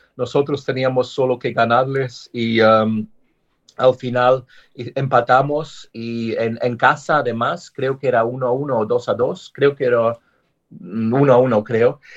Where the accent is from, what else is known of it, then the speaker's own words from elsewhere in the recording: England, United Kingdom; Spanish is a second language; aquí en mi país, en Inglaterra.